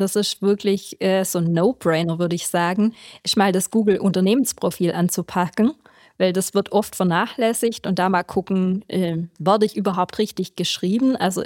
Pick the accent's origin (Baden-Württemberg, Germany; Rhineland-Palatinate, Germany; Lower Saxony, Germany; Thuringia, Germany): Baden-Württemberg, Germany; ich komme aus dem Schwabenländle, hört man ja vielleicht.